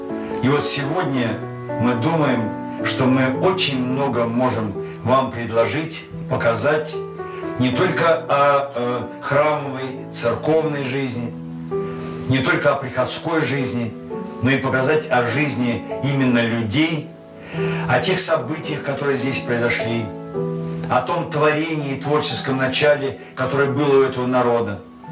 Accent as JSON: {"language": "Russian", "region": "Moscow", "country": "Russia", "said": "Я как москвич здесь познакомился с удивительными людьми, и на сегодняшний день, вот уже находясь более 40 лет в церкви"}